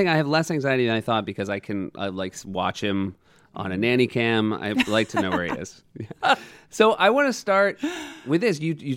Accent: Texas, United States; I'm from Texas.

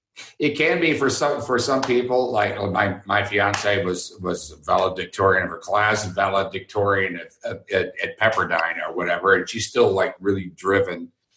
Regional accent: Texas, United States; Because I grew up in Texas, and it was just, that's what you did.

